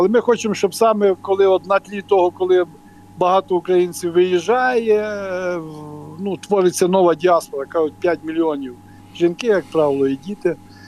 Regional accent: Western Ukraine, Ukraine; Я родом з Західної України, в безпечне місце

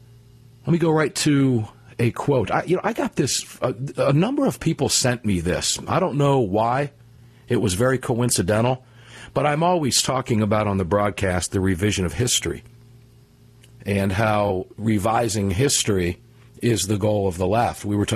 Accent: Tampa, Florida, United States; this program will be coming to those of you down in my hometown of Tampa, Florida, and the Sarasota area.

